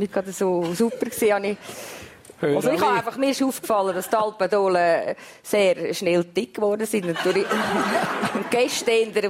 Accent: Glarus, Switzerland; Also ich bin unten im Lintal aufgewachsen, wir sind eine einfache Familie

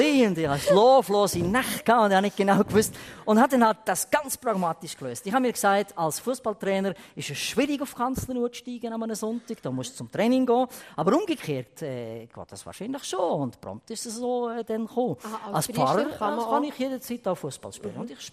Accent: Lucerne, Switzerland; ich bin in Zäbiken aufgewachsen, im Kanton Luzern. Zäbiken war katholisch geprägt. Ich habe lange gebraucht, bis ich einmal gecheckt habe, dass es auch noch Reformierte gibt.

